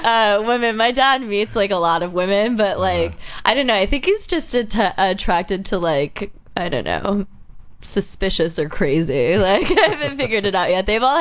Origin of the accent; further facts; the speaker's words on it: Fort Riley, Kansas, United States; now in Los Angeles, United States; I am from Fort Riley, Kansas.